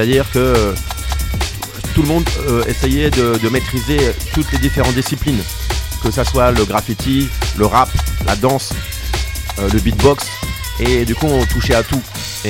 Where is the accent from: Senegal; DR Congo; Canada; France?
France; Maubeuge, Hauts-de-France; tout a commencé dans mon quartier. Où j'ai grandi à Maubeuge, dans le quartier d'Épinette.